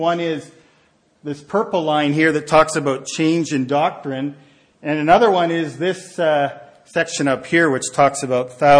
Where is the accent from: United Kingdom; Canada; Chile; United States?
Canada; Nanaimo, British Columbia; And I'm from Nanaimo, and it's like being from Nanaimo.